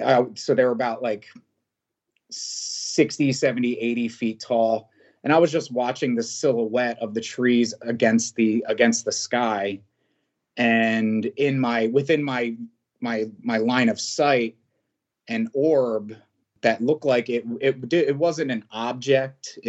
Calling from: Doylestown, Pennsylvania, United States; Correct. Bucks County, Pennsylvania, Doylestown area.

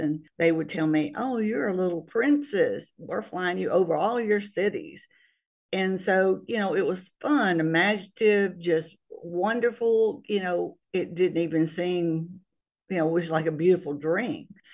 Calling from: Mississippi, United States; Yes, I am. I'm calling from Mississippi. I've lived a lot of places, but this is where I call home now.

